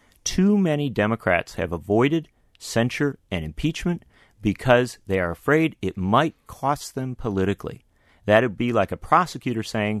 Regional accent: United States; I'm an American citizen, and we have within our country infrastructure for holding a president to account.

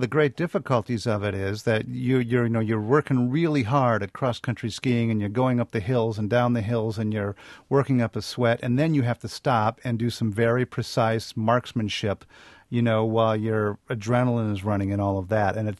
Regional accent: Westby, Wisconsin, United States; You know, I grew up near Westby, and the snowflake ski jump is great.

